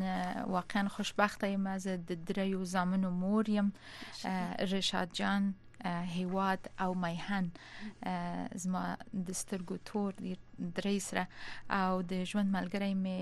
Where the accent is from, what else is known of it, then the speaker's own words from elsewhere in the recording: Kabul, Afghanistan; born there; زه په کابل کې زیږیدلی یم.